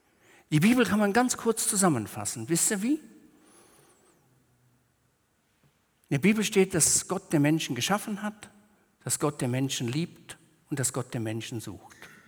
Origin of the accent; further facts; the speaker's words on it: West Germany, Germany; Ich habe mal in meinem Heimatort gepredigt, in einem Ort in Westdeutschland.